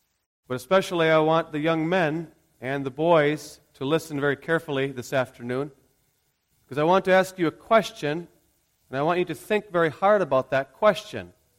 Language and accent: English; Grand Rapids, Michigan, United States; I grew up in Southeast Protestant Reformed Church in Grand Rapids, Michigan.